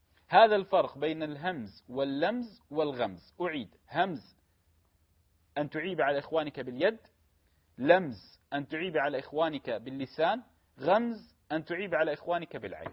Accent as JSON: {"language": "Arabic", "country": "United Arab Emirates", "accent": "Emirati", "said": "وحتى نحن أتوقع في اللغة العامية عندنا في الإمارات"}